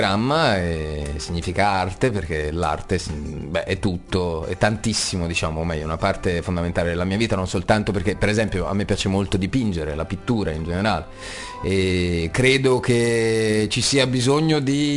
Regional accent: Naples, Campania, Italy; moved away as an adult; Nato a Napoli, cresciuto fino ai 27 anni a Napoli, e quindi il mare è tutto, è la mia città

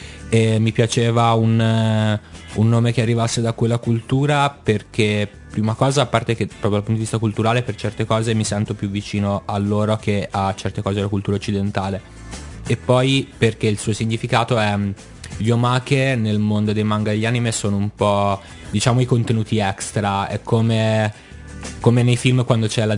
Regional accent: Pisa, Tuscany, Italy; now in Milan, Italy; io in realtà sono di Pisa, anche se ormai sono milanese di adozione, perché per mille motivi mi sono ormai da anni diviso fra Pisa e Milano

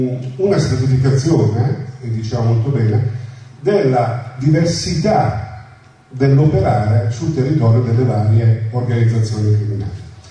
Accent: Palermo, Sicily, Italy; now in Como, Italy; Io sono siciliano, sono di Palermo, orgogliosamente di Palermo, adottato a Como, però sono siciliano.

